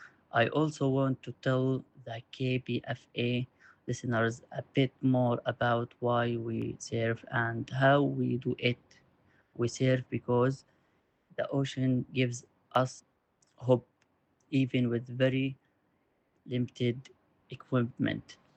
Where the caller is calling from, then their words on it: Gaza, Gaza Strip, Palestine; and I am calling from Gaza.